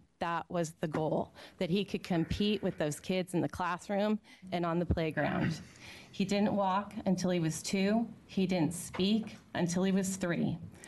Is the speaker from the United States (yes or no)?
yes; Gresham, Oregon, United States; I'm from Gresham, and I'm a mom.